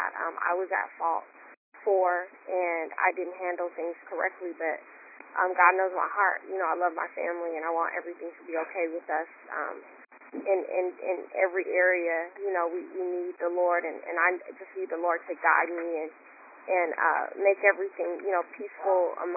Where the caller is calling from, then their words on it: California, United States; I'm calling from California, from Los Angeles County.